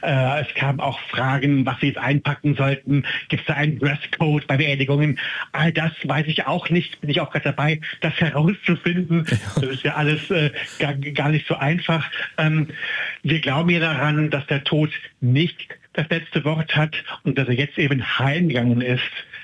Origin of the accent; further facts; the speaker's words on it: Germany; Wir Deutschen sind ja mit den